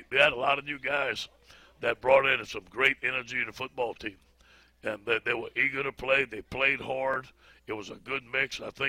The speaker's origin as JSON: {"language": "English", "region": "Louisiana", "country": "United States", "said": "It's always fun, especially on a foggy night, you know, but we're from Louisiana. We're used to that, you know."}